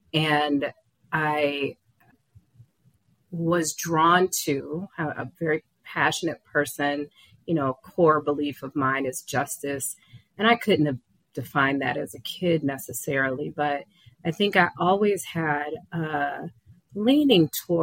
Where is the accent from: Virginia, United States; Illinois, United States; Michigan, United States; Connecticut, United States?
Michigan, United States; Detroit; And I grew up in Detroit. At the time, it was America's largest Black city.